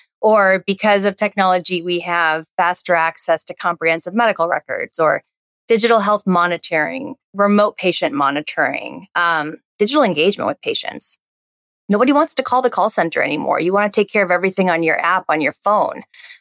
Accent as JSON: {"language": "English", "region": "Iowa", "country": "United States", "tie": "born or raised there", "said": "I grew up in Iowa. So I didn't grow up on a farm by any means, but I have detasseled corn."}